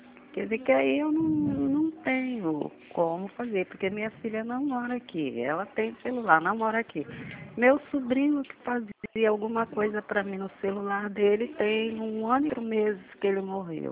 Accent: Nova Iguaçu, Rio de Janeiro, Brazil; Então, eu sou cria de Nova Iguaçu. Só que agora, no momento, eu moro aqui na Vila Nova. Nova Iguaçu também.

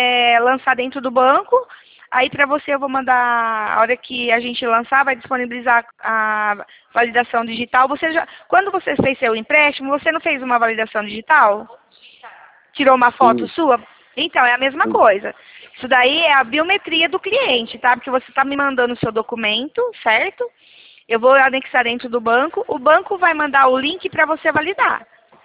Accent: Araras, São Paulo, Brazil; Ah, nós somos de Araras, São Paulo.

